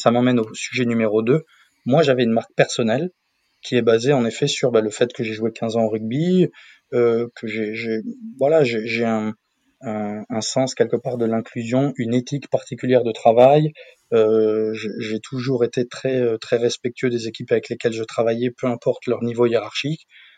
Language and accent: French; Toulouse, Occitanie, France; J'ai grandi 15 ans à Toulouse, je suis estampillé, fête de Dax, magret de canard et rugby.